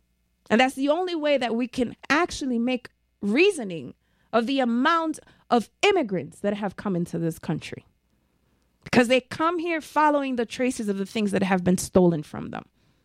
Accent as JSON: {"language": "English", "region": "New York", "country": "United States", "said": "I'm from New York. We know it."}